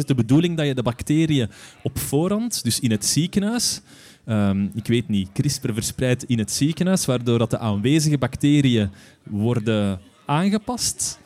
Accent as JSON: {"language": "Dutch", "town": "Steenhuffel", "region": "Flemish Brabant", "country": "Belgium", "said": "Ik ben van Steenuffel."}